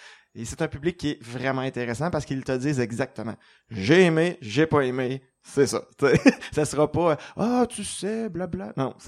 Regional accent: Quebec, Canada; En tant que Québécois, on dit oui, on écrit aussi sur nous et pour nous.

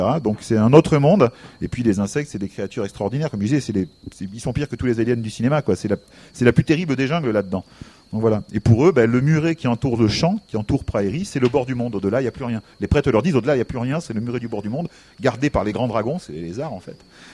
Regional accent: Aurillac, Auvergne-Rhône-Alpes, France; Moi, je suis d'Aurillac, mais j'allais passer mes vacances là-bas.

